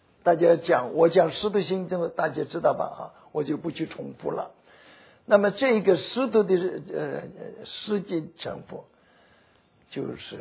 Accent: China; 我们中国人的也分了北浸，也分了南浸。

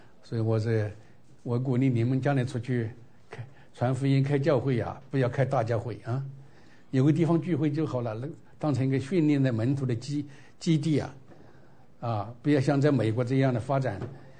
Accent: China; also born or lived in New York, United States; 光吃苦我们中国人都会吃苦，他们不光是吃苦耐劳啊，还冒险。那我在纽约那么多年

